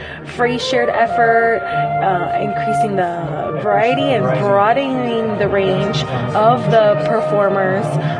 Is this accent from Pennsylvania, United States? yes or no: no; Gainesville, Florida, United States; I am from Gainesville, Florida.